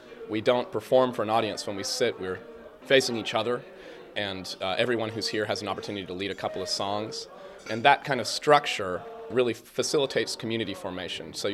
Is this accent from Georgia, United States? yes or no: yes; Atlanta, Georgia, United States; from Atlanta, Georgia.